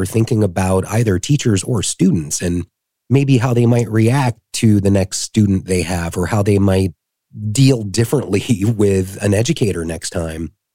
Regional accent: Jacksonville, Florida, United States; I grew up in Jacksonville.

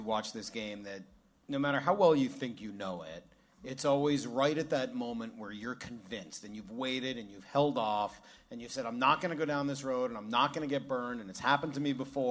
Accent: Boston, Massachusetts, United States; And I'll draw on my experience growing up in Boston

